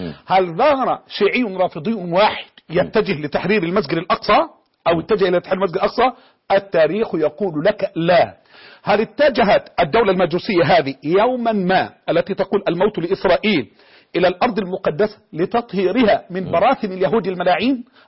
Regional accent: Egypt; وتعرف الفضائيات التجارية عندنا في مصر

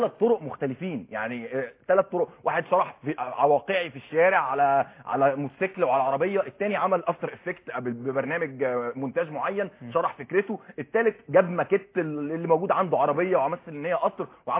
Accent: Egypt; مش بس كده، عندنا في مصر ابطال اولمبيين

